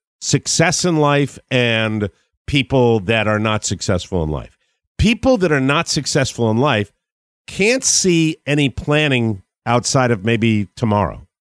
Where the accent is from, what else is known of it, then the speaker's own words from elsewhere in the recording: Glastonbury, Connecticut, United States; Last night I go to my Glastonbury High School reunion page because they're having a 60th party down in my hometown in July 20th.